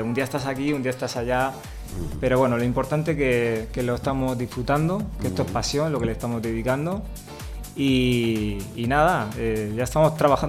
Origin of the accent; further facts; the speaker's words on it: Alcantarilla, Region of Murcia, Spain; y más en mi pueblo, en Alcantarilla, porque es aquí donde yo empecé con mis primeros inicios de la música, con 14 años